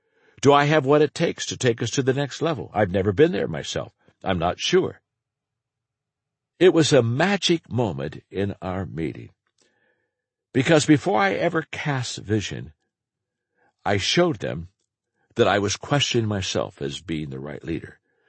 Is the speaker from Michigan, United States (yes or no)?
no; Circleville, Ohio, United States; I grew up in Circleville, Ohio. It was in the middle of the country. The community was almost entirely white, and my family was lower middle class.